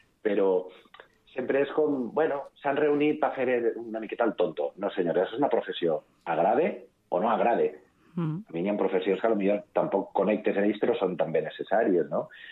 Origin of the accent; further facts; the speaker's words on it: Vila-real, Valencian Community, Spain; Sí que és veritat que jo soc de Vila-real